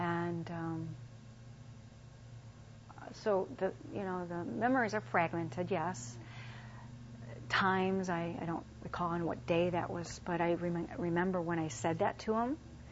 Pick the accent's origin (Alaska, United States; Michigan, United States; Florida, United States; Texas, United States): Michigan, United States; Dearborn; I came from Dearborn, Michigan.